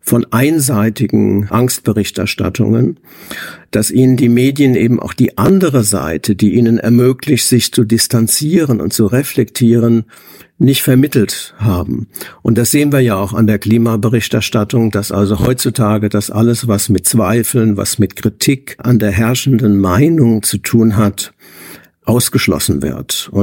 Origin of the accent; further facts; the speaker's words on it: Rhineland-Palatinate, Germany; gerade die Ereignisse aus dem Ahrtal von 2021, ich komme selbst aus der Gegend